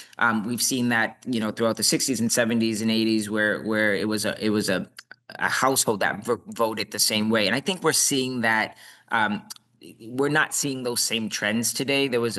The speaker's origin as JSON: {"language": "English", "town": "Boston", "region": "Massachusetts", "country": "United States", "said": "I come from Boston, and we learned a lot about taxation without representation."}